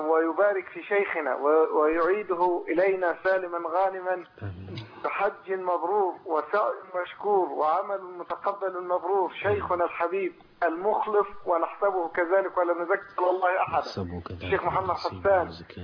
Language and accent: Arabic; Egypt; moved away; فأنا مصري حرمت من البقاء في بلدي، فأوصيكم بمصر خيرا، فدم مصر يجري في عروقنا ونحن في غربتنا.